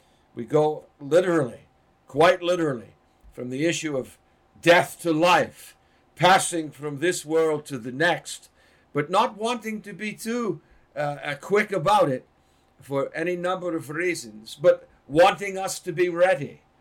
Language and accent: English; Boston, Massachusetts, United States; You know, growing up outside of Boston, I was surrounded quite literally by four cemeteries.